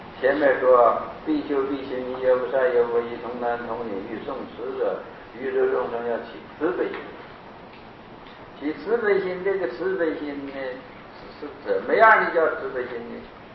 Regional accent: Hong Kong; 这个我是从香港来的，所以就说话有的时候就会想起来香港的事。

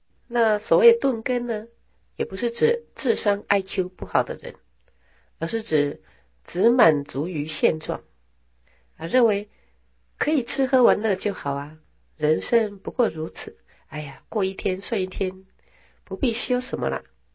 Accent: Taiwan; 因为我们台湾人的根性啊就是喜欢速成的啊

